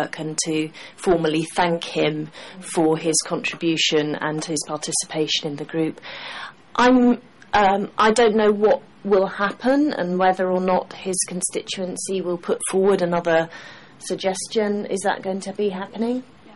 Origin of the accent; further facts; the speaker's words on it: United Kingdom; Of course, being British, I can't actually cope with being publicly praised at all